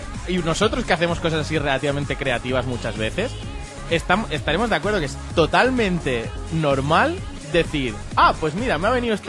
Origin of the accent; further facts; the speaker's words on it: Spain; esto se da por hecho, soy español.